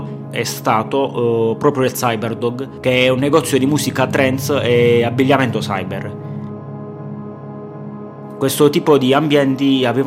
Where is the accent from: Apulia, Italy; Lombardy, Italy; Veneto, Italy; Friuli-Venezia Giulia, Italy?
Apulia, Italy; Foggia; also born or lived in London; Essendo io nato e cresciuto a Foggia, in un luogo culturalmente molto chiuso verso la diversità